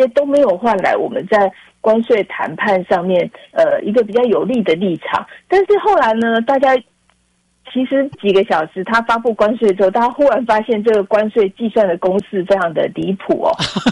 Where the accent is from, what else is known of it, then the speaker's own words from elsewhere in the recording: Taiwan; 然后到最后好像又捆绑我们台湾人